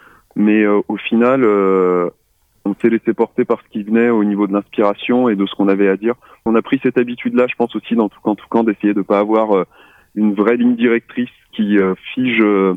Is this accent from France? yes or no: yes; France; pour dire qu'on est français, ça permet aussi de dire qu'on chante aussi bien en anglais qu'en français.